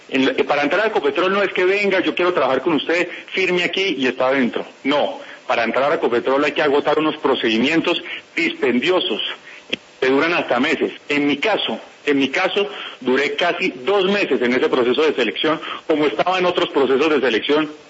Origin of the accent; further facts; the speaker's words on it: Colombia; como todos los colombianos